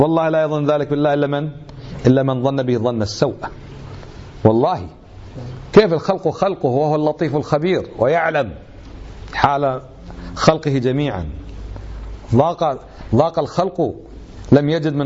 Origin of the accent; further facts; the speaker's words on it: Kuwait; يقال عنه كيت وكيت وكيت